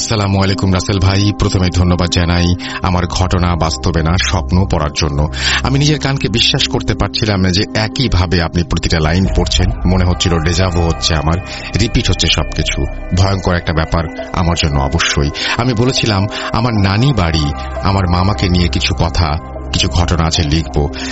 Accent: Dhaka, Dhaka Division, Bangladesh; ঢাকাইয়া একটা খানদান বলতে পারেন। একসময় আরো সুন্দর ছিল এই বাড়িটা। এই বাড়ির ইতিহাসের ঘটনা শুনতে শুনতেই আমাদের বড় হওয়া

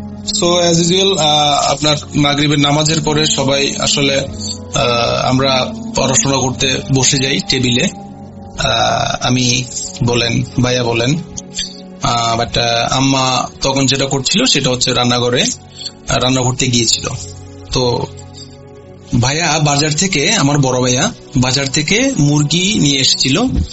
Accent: Boalkhali, Chittagong Division, Bangladesh; And আমার বাড়ি হচ্ছে চট্টগ্রাম, এন্ড থানা হচ্ছে বোয়ালখালী, এবং সাতপুরা, মধ্য সাতপুরা হচ্ছে আমাদের ইউনিয়ন।

